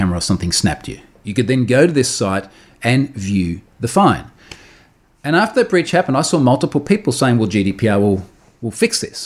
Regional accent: Australia; And one of them is I'm Australian. Evidently, I'm on the other side of the world to where these regulations have been born.

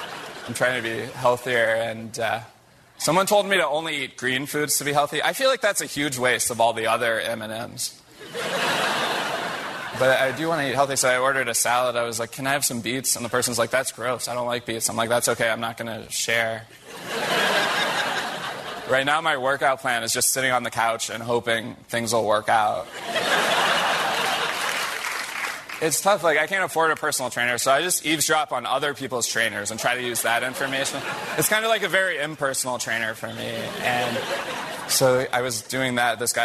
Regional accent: Kentucky, United States; I'm from Kentucky originally, and some people don't guess that based on how I talk.

